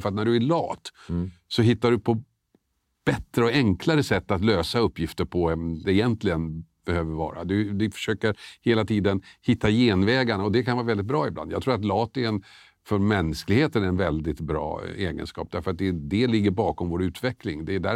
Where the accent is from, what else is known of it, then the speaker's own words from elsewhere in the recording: Tumba, Stockholm County, Sweden; jag växte upp i Tumba. Bodde i Storvreten bland annat, som numera är ett utsatt område. Gick i Storvretsskolan